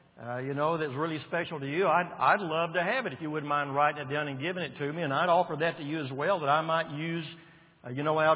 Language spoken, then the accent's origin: English; Waco, Texas, United States; born there; Well, I was saved in Arlington, Texas when I was 14 years of age. I was born in Waco during World War II.